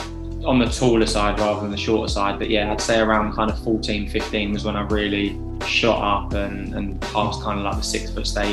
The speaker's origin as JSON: {"language": "English", "town": "Potters Bar", "region": "East of England", "country": "United Kingdom", "tie": "born or raised there", "also_born_or_lived": "Edgware", "said": "So I was born in Edgware, but I actually grew up in a place called Potter's Bar, which is kind of, I'd say it's about 20 minutes, half an hour from Edgware."}